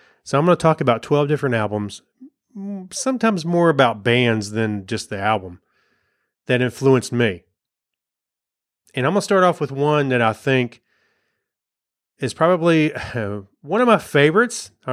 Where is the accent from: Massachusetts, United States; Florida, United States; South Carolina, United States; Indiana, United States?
South Carolina, United States; Rock Hill; So they were playing in Rock Hill in my hometown. And I lived in a house behind Winthrop.